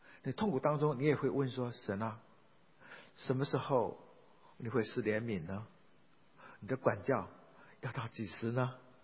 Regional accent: China; 尤其我们从中国来你就懂

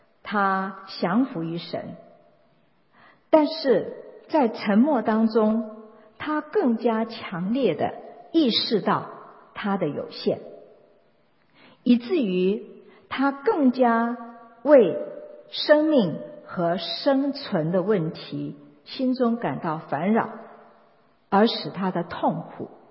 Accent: China; 我们一般我们中国人觉得说我心里好难过，好像表达我们的情感

